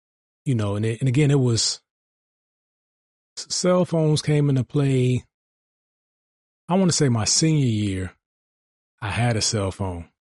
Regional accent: Jamaica; My wife don't believe I'm Jamaican.

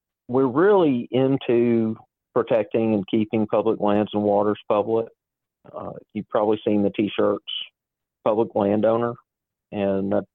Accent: Birmingham, Alabama, United States; now in Baldwin County, United States; Well, I'm originally from Birmingham, but I moved to Baldwin County in 95. Grew up in Birmingham in the city, but I spent my summers on the Coosa River up around Lincoln, Alabama

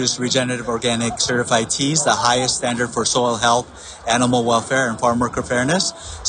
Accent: Mount Kisco, New York, United States; I'm from Mount Kisco, New York. It's Westchester County, about an hour north of New York City.

